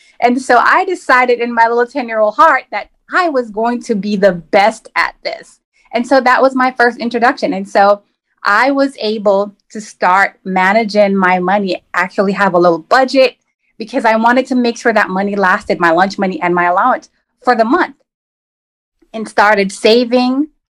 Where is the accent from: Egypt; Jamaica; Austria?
Jamaica; now in Atlanta, United States; I am currently in Atlanta, Georgia, where I have lived for the past 14 years, but I am originally from Jamaica. That is where I grew up.